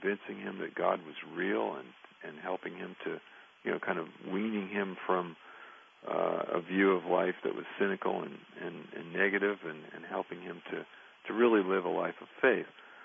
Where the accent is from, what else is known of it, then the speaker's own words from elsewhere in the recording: Santa Rosa, California, United States; there's a sign that says Santa Rosa, 57 miles. That's my hometown, Santa Rosa. And every time I see that sign after a long trip, I just have this warm feeling I'm on my way home.